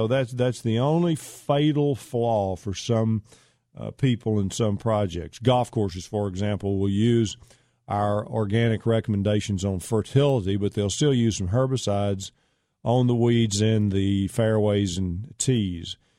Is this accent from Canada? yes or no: no; Pittsburg, Texas, United States; It's actually between Mount Pleasant, Dangerfield, and Pittsburgh. Pittsburgh being my hometown where I grew up.